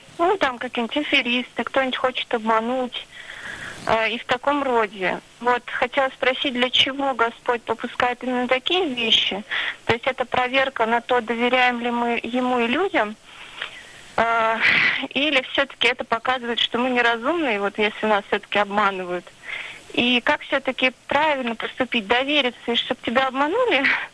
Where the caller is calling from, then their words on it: Moscow, Russia; Я звоню из Москвы.